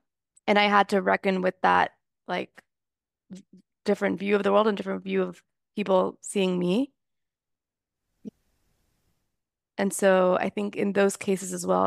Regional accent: Miami, Florida, United States; I grew up in Miami in an area that's very, very Latin American

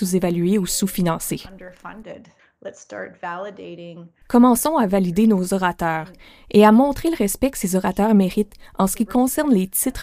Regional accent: Sturgeon Lake, Saskatchewan, Canada; Je viens de Première Nation de Sturgeon Lake, en Saskatchewan.

